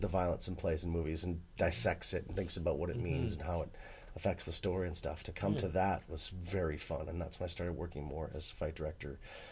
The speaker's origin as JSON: {"language": "English", "town": "Calgary", "region": "Alberta", "country": "Canada", "tie": "born or raised there", "also_born_or_lived": "Banff", "said": "I was born in Banff, Alberta, and grew up in Calgary."}